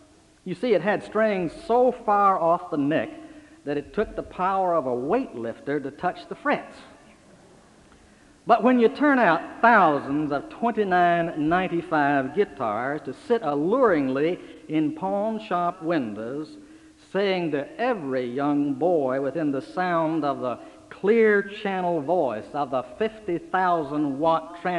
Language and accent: English; Nashville, Tennessee, United States; You see, country music is a part of me, or at least as I grew up in Nashville, Tennessee, it was.